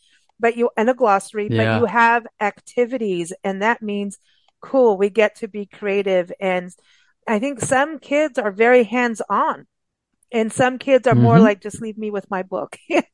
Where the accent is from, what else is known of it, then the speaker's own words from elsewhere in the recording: South Africa; also born or lived in Kenya; I was raised in South Africa and Kenya